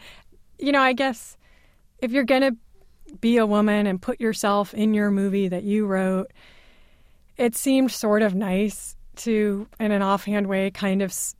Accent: Berkeley, California, United States; I mean, you know, I grew up in Berkeley.

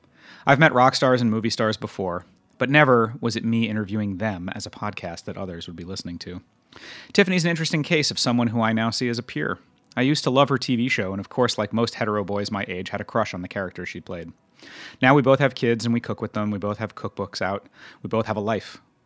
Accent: the North, United States; maybe I'm just sensitive to it growing up in the North and having parents who were activists.

